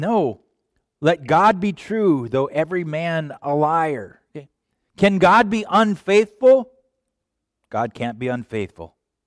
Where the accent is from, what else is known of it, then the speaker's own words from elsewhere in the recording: Owatonna, Minnesota, United States; I did not grow up in New York City. I grew up in Owatonna, Minnesota. 20,000 people, right?